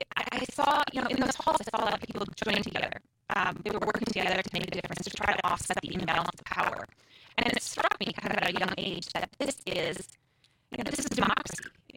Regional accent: Pecan, Wisconsin, United States; So, I grew up in Pecan. So, for those who are from Wisconsin, most people know that it's somewhere between Appleton and Green Bay.

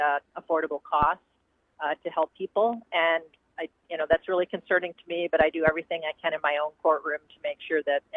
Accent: Chippewa Falls, Wisconsin, United States; when I was a kid growing up in Chippewa Falls, I just never could have imagined that I would be fighting the richest man in the world to protect justice in Wisconsin.

